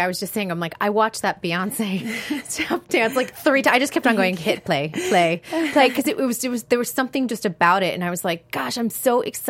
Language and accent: English; East Coast, United States; now in West Coast, United States; I come from the East Coast. You're from the East Coast.